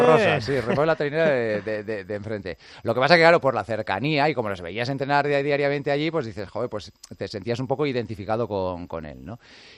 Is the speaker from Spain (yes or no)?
yes; Pasaia San Pedro, Basque Country, Spain; yo soy de un pueblo, yo soy de Pasay San Pedro, un pueblo en el que el deporte rey, sin duda alguna, es el remo